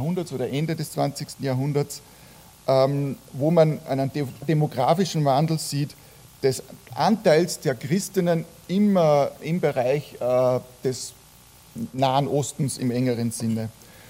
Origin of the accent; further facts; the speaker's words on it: Salzburg, Austria; als Teilnehmer, als Salzburger